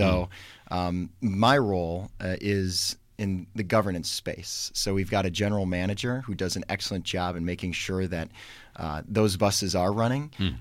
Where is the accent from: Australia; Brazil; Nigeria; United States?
United States; Racine, Wisconsin; And so growing up in Racine, being a product of the public schools, knowing my neighbors, you know, really being raised by the village that is our community, I grew up with this real sense of gratitude for my hometown.